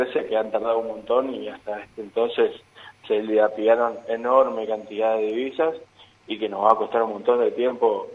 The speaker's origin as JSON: {"language": "Spanish", "country": "Argentina", "said": "creo que tenemos que sacarnos como argentinos esa búsqueda, ¿no es cierto?"}